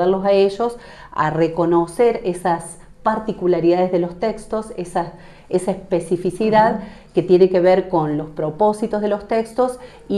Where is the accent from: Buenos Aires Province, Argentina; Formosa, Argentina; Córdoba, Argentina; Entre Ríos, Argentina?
Córdoba, Argentina; Carnerillo; yo soy de ahí de Carnerillo